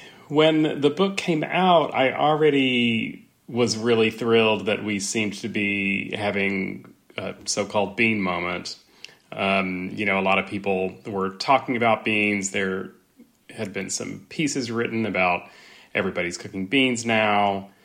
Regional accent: Texas, United States; I mean, I grew up in West Texas and we went out to eat at a lot of Tex-Mex restaurants

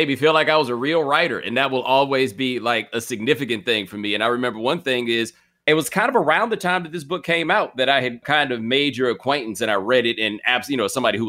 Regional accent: Houston, Texas, United States; also born or lived in Atlanta; I'm not from Atlanta. I was born there. I went to college there. I grew up in Houston, but I know it, you know?

